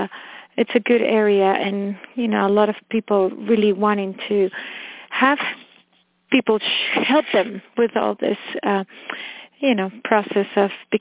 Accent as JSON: {"language": "English", "country": "Costa Rica", "said": "I live in Costa Rica. I'm from Costa Rica, actually"}